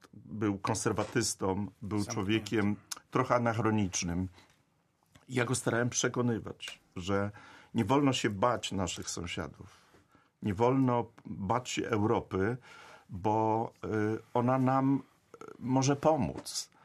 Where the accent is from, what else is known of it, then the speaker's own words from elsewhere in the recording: Szczecin, West Pomeranian Voivodeship, Poland; I ja jestem dumny z tego, że jestem szczecinianinem, a nie mieszkańcem jakiegoś prowincjonalnego miasta, które mówi XIX wiekiem.